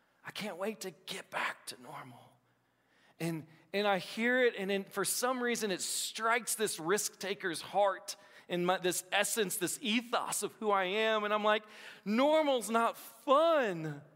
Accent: Appalachia, United States; I'm Appalachian. We still say lentils sometime, okay?

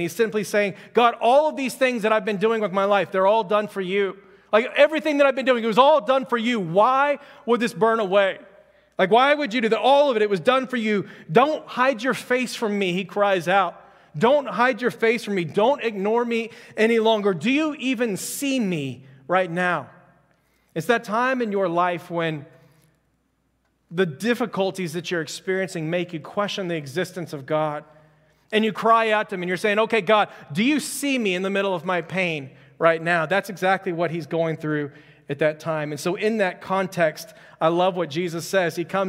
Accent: Houston, Texas, United States; I'm just kidding. I'm from Houston. I love Houston. Houston's my hometown, so we can make fun of it a little bit there.

